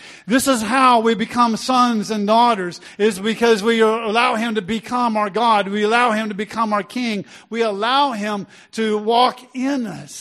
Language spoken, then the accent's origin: English; Texas, United States; I'm from Texas, so it's easier to say walk in.